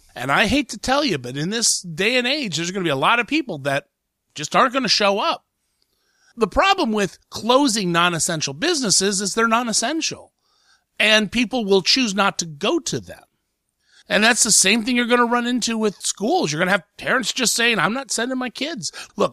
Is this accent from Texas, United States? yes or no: no; Ohio, United States; like my home state of Ohio